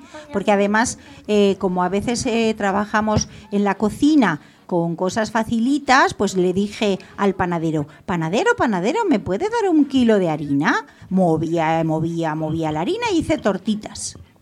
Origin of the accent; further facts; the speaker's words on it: Ávila, Castile and León, Spain; born there; Y este plato, ¿sabéis dónde se comía? Donde yo nací, en Ávila.